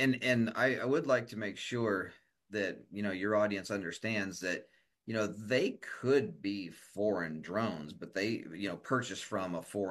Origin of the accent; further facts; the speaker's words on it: Kansas, United States; You know, I can say redneck because I'm from Kansas.